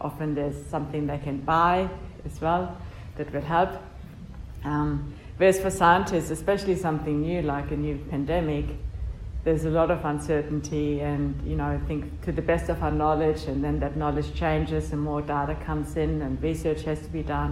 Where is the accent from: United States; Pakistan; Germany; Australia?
Germany; Munich, Bavaria; So I grew up in Munich, and I was a Catholic altar girl.